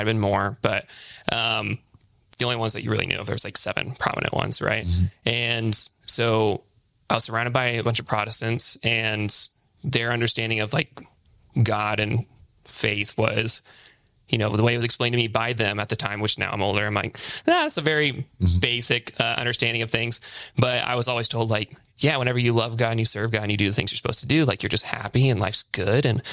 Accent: Arizona, United States; also born or lived in Wichita Falls, Texas / Oklahoma; But I was born in Texas, Wichita Falls, Texas, which I was there for 2 weeks. I think that's the way I was told anyway, before we got moved to Arizona.

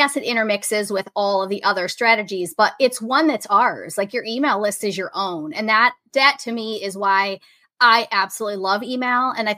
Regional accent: Michigan, United States; Michigan, yes.

